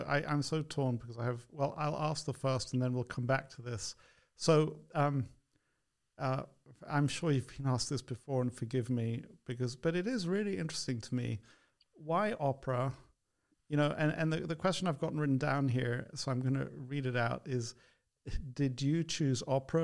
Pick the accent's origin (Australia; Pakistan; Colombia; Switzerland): Switzerland; Zurich; I find myself speaking as to you as I am from Zurich, wishing that one of your languages was German.